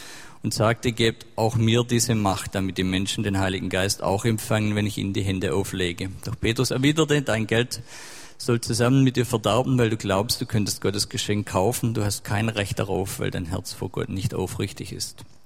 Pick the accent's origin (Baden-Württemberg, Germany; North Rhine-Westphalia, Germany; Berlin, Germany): Baden-Württemberg, Germany; Ludwigsburg; Von Stuttgart. Ich komme von Ludwigsburg, eigentlich.